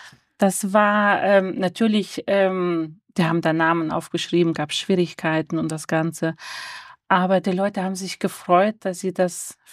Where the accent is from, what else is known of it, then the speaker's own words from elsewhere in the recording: North Kazakhstan Region, Kazakhstan; ich komme aus Nordkasachstan. Mein Vater war dort Pastor. Das heißt, ich komme aus christlichem Hintergrund.